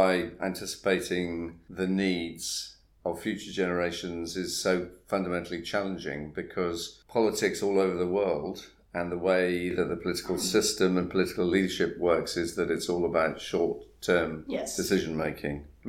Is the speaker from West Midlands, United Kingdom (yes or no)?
no; Wales, United Kingdom; I'm from Wales.